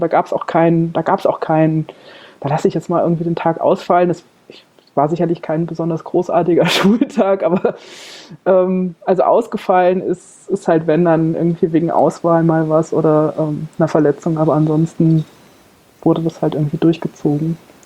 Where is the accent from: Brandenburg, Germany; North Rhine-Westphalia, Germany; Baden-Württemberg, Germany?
North Rhine-Westphalia, Germany; Rheinbach; Ich war aus Rheinbach mit meinen 25 Kilometern war ich ja fast zu Hause. Also das war so, wir waren so 3 aus der Rheinbacher Gegend